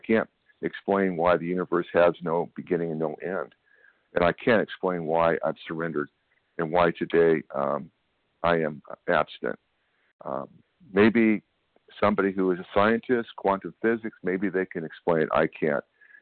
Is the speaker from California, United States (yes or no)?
yes; California, United States; I'm from California.